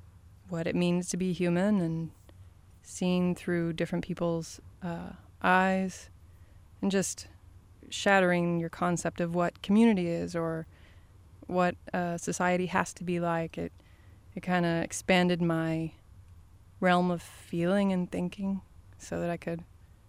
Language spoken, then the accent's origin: English; Louisville, Kentucky, United States; more current artists like … who was from my hometown